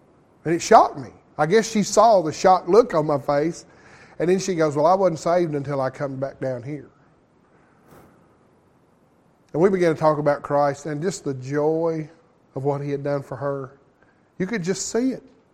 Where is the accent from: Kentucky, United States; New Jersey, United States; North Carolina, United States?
Kentucky, United States; "We're from Kentucky."